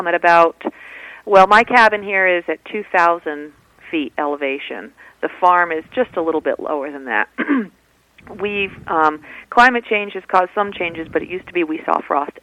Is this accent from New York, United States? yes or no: yes; New York, United States; And I grew up in Appalachian culture. So down in the valleys, people were commuting into Albany, New York, into the capital, and were professional and things like that.